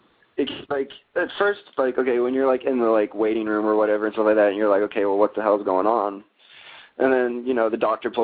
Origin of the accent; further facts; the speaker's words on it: Seattle, Washington, United States; now in Augusta, United States; But I'm originally from Seattle, and I kind of consider like Washington my hometown.